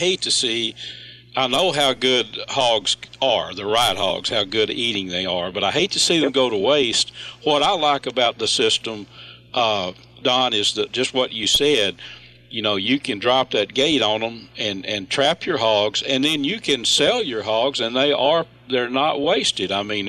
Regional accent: Texas, United States; even when I was a boy growing up in Red River County, we used to go there occasionally and hunt them.

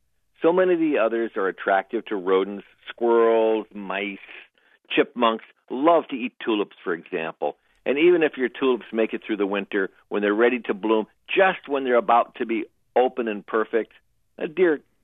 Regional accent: Connecticut, United States; I grew up in Connecticut, and we had a nice patch of woods behind the house

